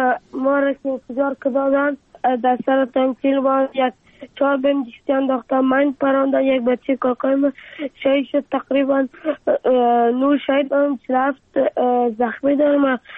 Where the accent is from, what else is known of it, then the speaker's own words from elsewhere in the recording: Afghanistan; افغانستان و وطن خودم را بسازم